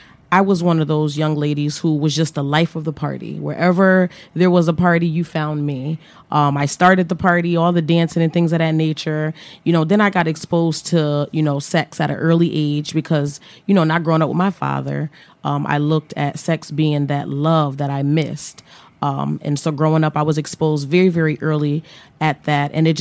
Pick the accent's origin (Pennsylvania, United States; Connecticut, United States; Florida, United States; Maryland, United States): Connecticut, United States; New Haven; Growing up in New Haven, I attended Nathan Hale in middle school, and then I went off to go to Wilbercross High School, where I graduated in 2005.